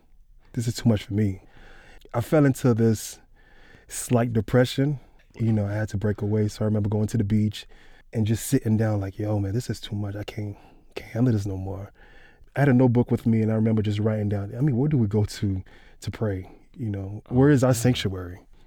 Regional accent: Miami, Florida, United States; I'm looking into Little Haiti, because I'm from Little Haiti.

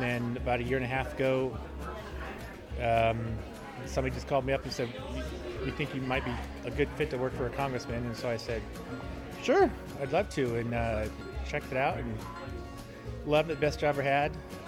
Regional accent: Kansas City, United States; now in Abilene, United States; So my wife and I grew up in Kansas City, and we love Kansas City

